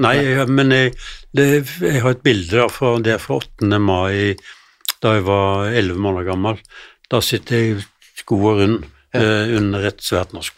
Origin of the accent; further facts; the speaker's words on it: Sauda, Rogaland, Norway; minnte meg om oppveksten i Sauda